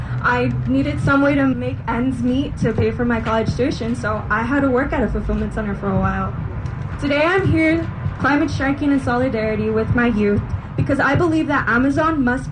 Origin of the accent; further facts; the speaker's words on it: Jurupa Valley, California, United States; I'm from Jurupa Valley, and I'm an incoming first year at UC Santa Barbara.